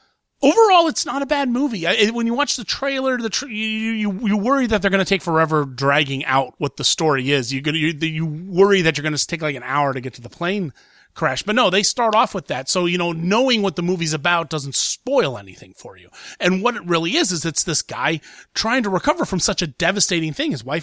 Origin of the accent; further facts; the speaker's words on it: Columbus, Ohio, United States; it was actually filmed in Columbus, Ohio, which is my hometown. I live there.